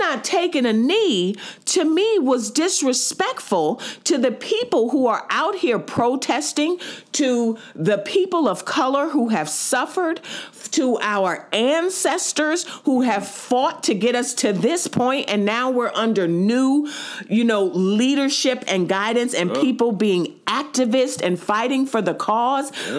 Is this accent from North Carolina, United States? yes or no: no; New York, United States; Being a New Yorker, native New Yorker